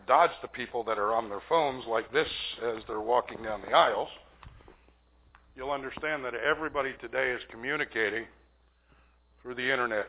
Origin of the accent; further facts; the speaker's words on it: New York City, New York, United States; but I was raised in New York City by a very popular Italian family.